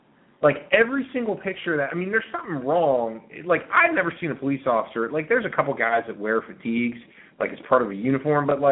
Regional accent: Pittsburgh, Pennsylvania, United States; You know, I'm from Pittsburgh. He's my team. He was my team.

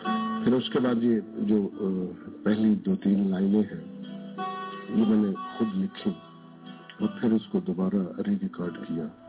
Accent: Mianwali, Punjab, Pakistan; چونکہ میرا علاقہ پسماندہ علاقہ ہے, وہاں ابھی تک پینے کا پانی بھی صحیح طریقے سے میسر نہیں, اور بہت سے مسائل کے ساتھ ساتھ, تو میری یہ خواہش ہے کہ میں ہر خوبصورت چیز جو ہے وہ میاں والی بھیجوں

